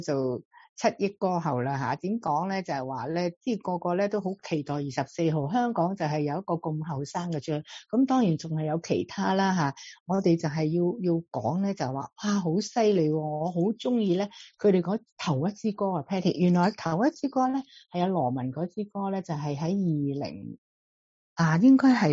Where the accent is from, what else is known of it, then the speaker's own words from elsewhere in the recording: Guangdong, China; 就是好像我们广东人唱国语，他们都是揞住半边嘴来笑的